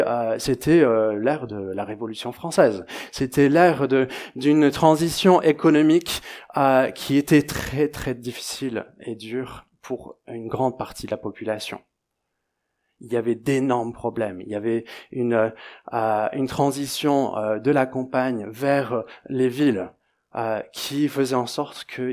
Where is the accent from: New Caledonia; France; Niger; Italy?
Niger; j'ai grandi au Niger et donc je me considère un peu plus africain qu'européen, mais je suis d'origine britannique, donc … qui veut dire chevalier.